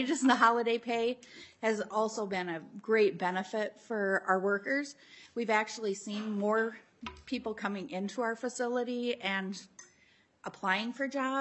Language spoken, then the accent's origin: English; Worthington, Minnesota, United States; I'm from Worthington, Minnesota.